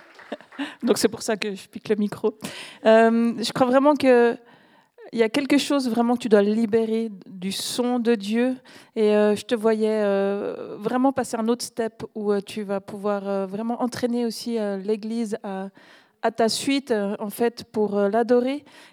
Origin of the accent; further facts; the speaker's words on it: Oron-la-Ville, Vaud, Switzerland; Effectivement, on vient de la région de Oron-la-Ville.